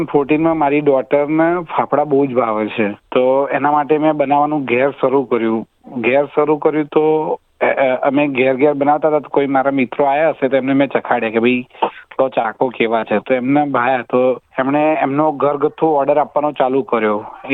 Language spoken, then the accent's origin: Gujarati; Ahmedabad, Gujarat, India; moved away as an adult; now in Australia; અમારો જન્મ અમદાવાદમાં થયો હતો. અમદાવાદના ઈસનપુર ગામ પટેલવાસ મણિનગરની પાસે આવ્યું ત્યાં આગળ.